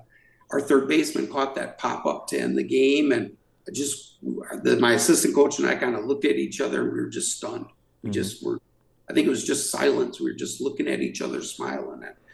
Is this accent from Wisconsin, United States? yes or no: yes; Waterloo, Wisconsin, United States; I'm originally from Waterloo.